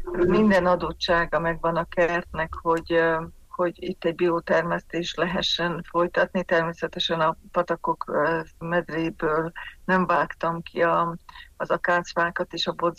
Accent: Miercurea Ciuc, Harghita, Romania; meg városi lakóként Csíkszeredából származok

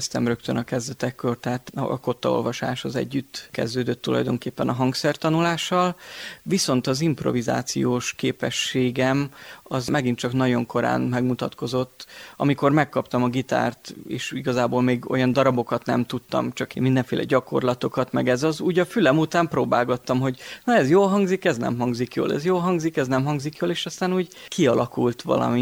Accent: Békéscsaba, Békés, Hungary; Békés Csabán nőttem föl.

